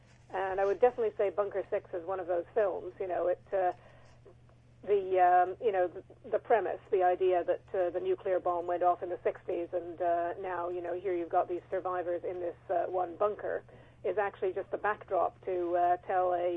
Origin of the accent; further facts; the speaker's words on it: Canada; Not as a Canadian, I have to say, I don't think a Dalmatian would be a great choice.